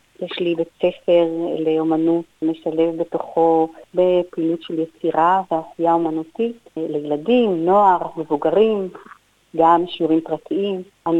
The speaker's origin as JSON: {"language": "Hebrew", "region": "Northern District", "country": "Israel", "moved": "as an adult", "lives_now": "Australia", "said": "אני במקור מעמק יזרעאל, עכשיו ומקיבוץ."}